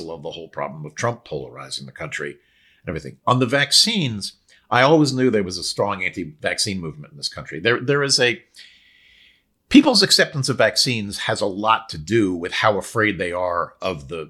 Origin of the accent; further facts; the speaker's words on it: San Francisco, California, United States; if you read the histories of 1918 and the Anti-Mask League of San Francisco and stuff in my hometown